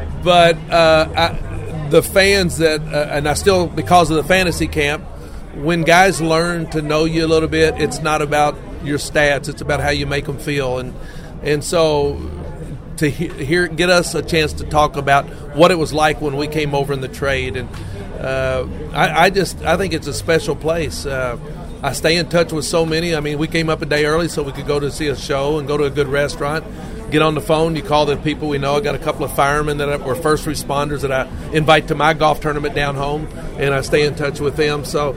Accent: Lexington, Kentucky, United States; I grew up in Lexington, Kentucky, which is only 80 miles from Cincinnati, and it's a Midwest.

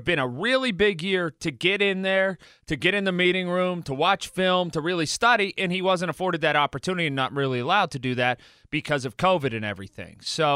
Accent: Sharpsburg, Pennsylvania, United States; I grew up in South Central Fox Chapel in Sharpsburg.

